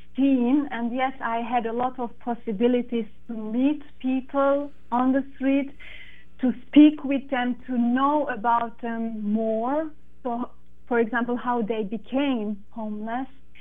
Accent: Budapest, Hungary; English is a second language; moved away as an adult; also born or lived in Pécs; And then when I was 18, it was 2003, I moved from Budapest to the south part of Hungary, to Pécs.

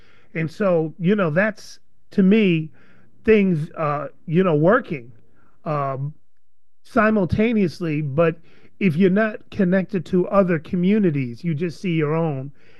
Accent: Chicago, Illinois, United States; It's like, no, I'm from Chicago.

